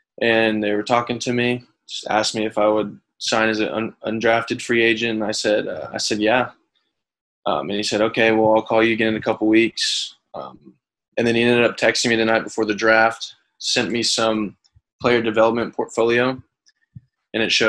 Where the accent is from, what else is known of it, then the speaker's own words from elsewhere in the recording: Cypress, Texas, United States; I'm from Cypress, Texas.